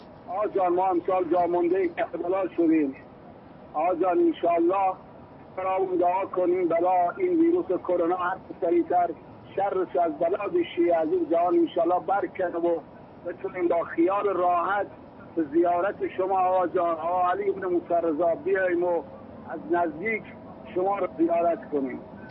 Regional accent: Sirjan, Kerman, Iran; از سیریجان.

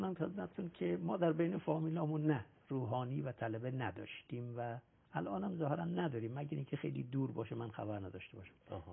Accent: Mazandaran, Iran; now in Qom, Iran; واقع از دوره جوانیمون ساکن قم شدیم و الان خیلی سال هست، منتها اصالتا اهل مازندران هستم.

